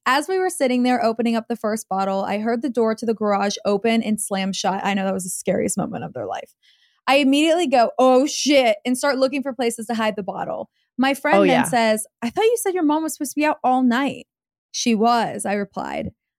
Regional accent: Iowa, United States; I am from Iowa and the winters here get cold at night.

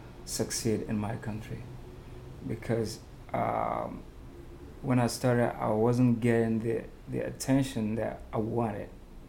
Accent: Benin; English is a second language; I grew up in Benin. Benin is like a French country. So the main language in my country is French.

